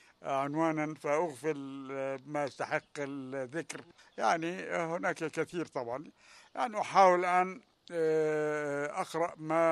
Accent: Egypt; أنا باعتباري مصري شديد الإيمان بمصريتي

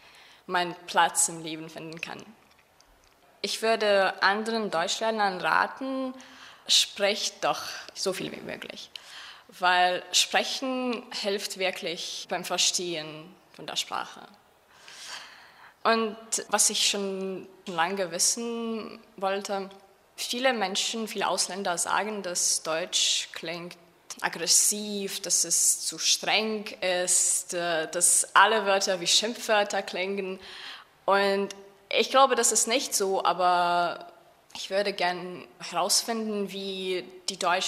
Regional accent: Riga, Latvia; German is a second language; Ich komme aus Riga, Lettland.

